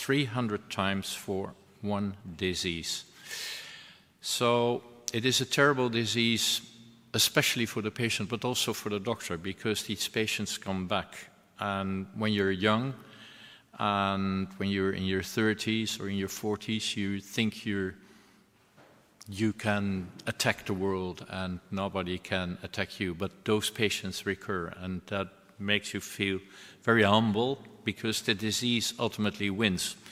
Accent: Amsterdam, North Holland, Netherlands; I'm from Amsterdam, and actually I was in Amsterdam until less than half a year ago.

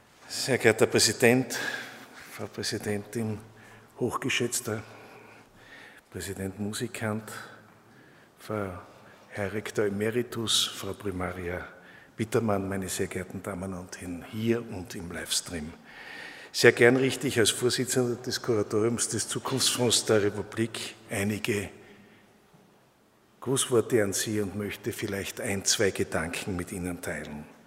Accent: Graz, Styria, Austria; meiner Heimatstadt Graz, der ich in vielfacher Weise verbunden bin

